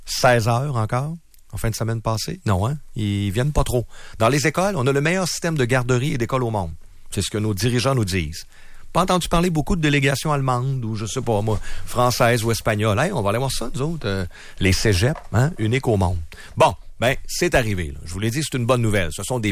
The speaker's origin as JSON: {"language": "French", "region": "Quebec", "country": "Canada", "said": "on pourrait évidemment se réjouir en tant que Québécois que des gens d'ailleurs viennent chez nous"}